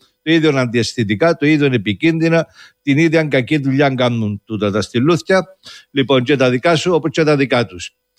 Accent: Limassol District, Cyprus; στο χωριό μου η αλήθεια είναι ότι από την Επταγόνια στην Καπνού

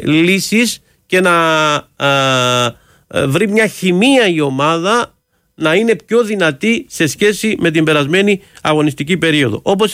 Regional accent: Cyprus; σε ένα χαρτομάντιλο όπως το λέμε εμείς εδώ στην Κύπρο

